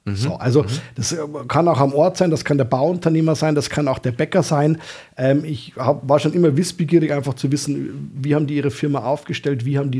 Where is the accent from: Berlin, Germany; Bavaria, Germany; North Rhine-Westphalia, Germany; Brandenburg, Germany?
Bavaria, Germany; Abensberg; Ich komme aus Abensberg. Abensberg ist eine Kleinstadt, also man kennt sich, man weiß, wer das ist.